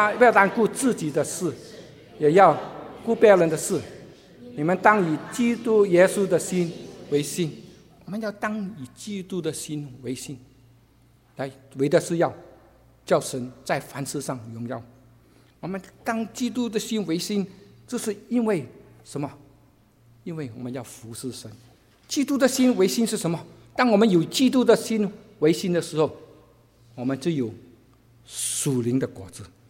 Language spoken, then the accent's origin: Chinese; Guangdong, China; Chinese is a second language; 我是广东人讲国语，感谢主耶稣每次讲国语